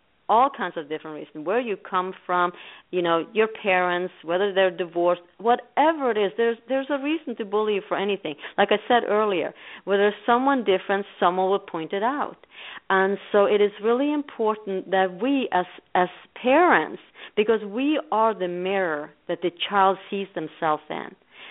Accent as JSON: {"language": "English", "country": "Norway", "tie": "born or raised there", "said": "when I grew up in Norway, and when I was about 10, 12 years old, I started having, in those days, pen pals all over the world."}